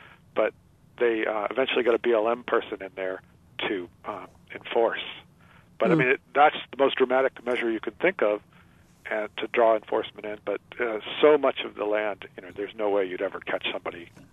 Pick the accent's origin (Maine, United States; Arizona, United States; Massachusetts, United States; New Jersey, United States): Massachusetts, United States; I'm from Massachusetts. We barely have that in our state.